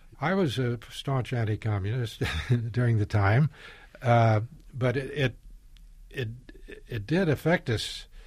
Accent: Indiana, United States; I was very much anti-Joe McCarthy and I came from Indiana.

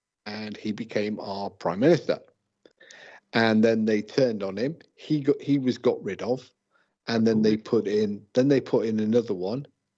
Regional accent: United Kingdom; Yeah, well, you know, I'm a Brit. Brits are interesting because we don't really bother about politics.

